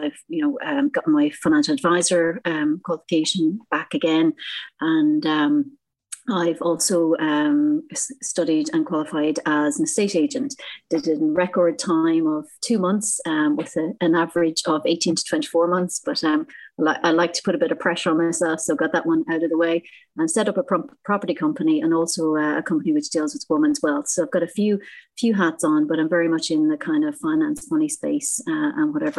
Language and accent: English; County Laois, Ireland; moved away as an adult; also born or lived in United Kingdom / Australia; now in Isle of Man; I'm originally from Ireland, a little place called County Laois, and I've been living in the Isle of Man for the last 5 years.